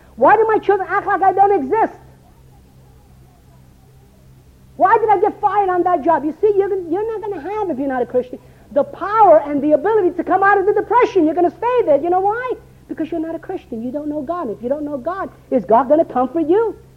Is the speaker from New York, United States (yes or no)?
yes; New York City, New York, United States; In the 60s, when I was growing up in New York City